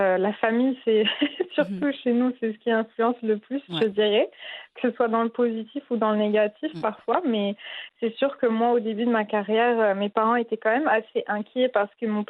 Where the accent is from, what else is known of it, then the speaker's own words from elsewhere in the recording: Morocco; comme on dit chez nous au Maroc